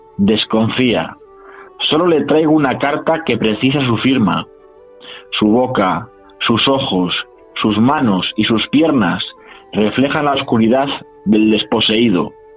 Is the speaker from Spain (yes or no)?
yes; Castile and León, Spain; el río que pasa por mi pueblo, es un río pequeño, el río Tuerto, por el río que me vio nacer y el río que me vio crecer.